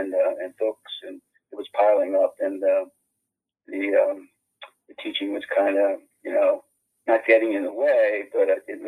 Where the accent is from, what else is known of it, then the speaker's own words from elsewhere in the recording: Bray, Pennsylvania, United States; born there; I was born in Bray, Pennsylvania. It's on the North Board. It's in northeastern Pennsylvania, coal and industrial town and steel town. Grew up in a working class neighborhood.